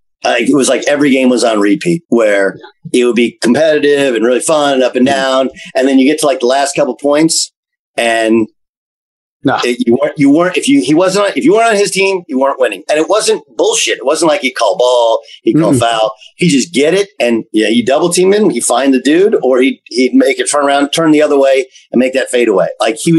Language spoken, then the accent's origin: English; West Coast, United States; And, but I'd started at Notre Dame. So I had a little, and I'm from West Coast.